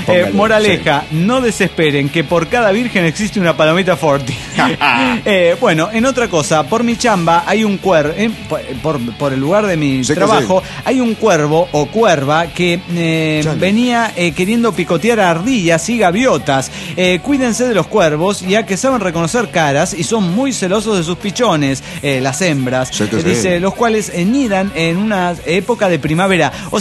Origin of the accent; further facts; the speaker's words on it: Mexico; de Empalmes, Cobedo, México.